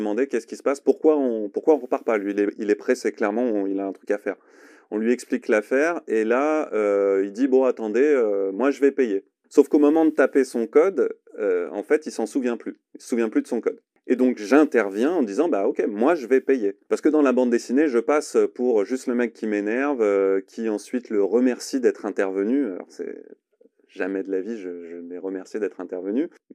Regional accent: France; born there; je ne suis pas arabe. Je suis blanc, je suis né en France, mes parents sont nés en France, je suis un Français de souche en fait.

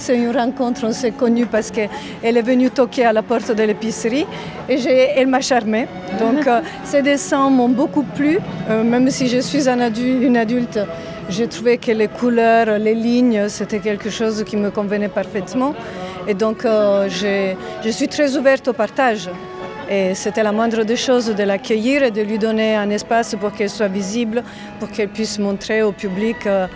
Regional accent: Southern Italy, Italy; Moi, je viens du sud aussi de l'Italie.

